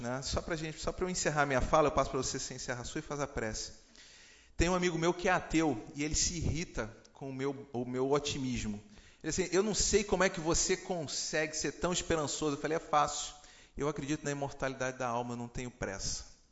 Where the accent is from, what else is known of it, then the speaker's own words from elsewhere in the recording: Rio de Janeiro, Brazil; born there; já que eu nasci no Rio de Janeiro